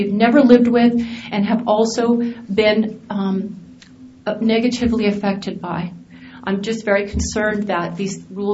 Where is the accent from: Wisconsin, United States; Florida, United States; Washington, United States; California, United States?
California, United States; now in Butte County, United States; I'm here from San Diego County, but also live at the moment in Butte County.